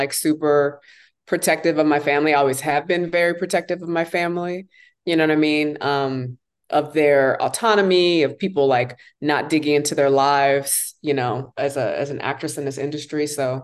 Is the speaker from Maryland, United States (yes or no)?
yes; Maryland, United States; I'm a Maryland girl. I'm from Maryland.